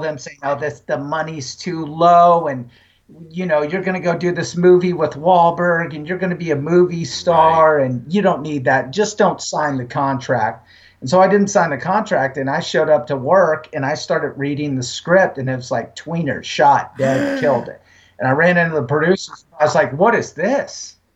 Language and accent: English; Texas, United States; And outside of Austin, and I'm originally from Texas